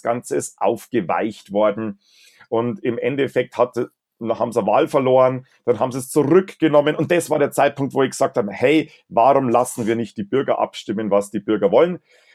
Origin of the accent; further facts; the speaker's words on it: Bavaria, Germany; Also, wie man schon merkt, ich bin ein richtiger Bayer und bin im schönen Bayern groß geworden.